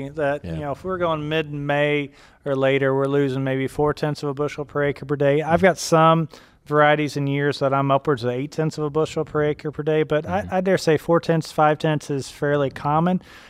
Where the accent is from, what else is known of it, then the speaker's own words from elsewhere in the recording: Illinois, United States; I grew up farm boy in Illinois